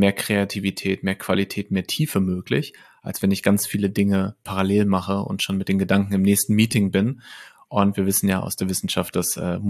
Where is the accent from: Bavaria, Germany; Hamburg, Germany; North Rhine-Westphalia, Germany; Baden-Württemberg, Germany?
North Rhine-Westphalia, Germany; Lippstadt; moved away as an adult; also born or lived in Paderborn / Bielefeld; Ich komme aus Lippstadt, das ist eine mittelgroße Stadt in Westfalen. Habe da, bis ich 20 war, ungefähr gewohnt und dann bin ich kurz nach Paderborn, dann für ein paar Jahre nach Bielefeld und jetzt seit 11 Jahren bin ich in Berlin.